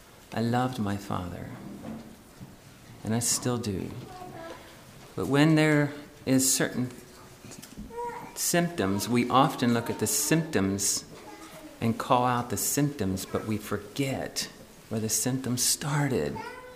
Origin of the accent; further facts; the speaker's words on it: Kentucky, United States; also born or lived in Pennsylvania, United States; I was born in Pennsylvania, and don't know a lot about that, but what we do know is in Kentucky. We moved to Kentucky in 1979, and just a little old house.